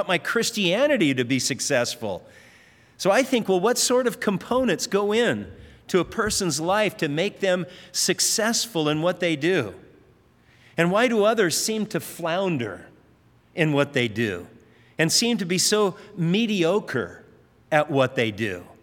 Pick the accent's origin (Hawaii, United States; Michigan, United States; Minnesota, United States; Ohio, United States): Hawaii, United States; And we said, "Yeah, we're from Hawaii."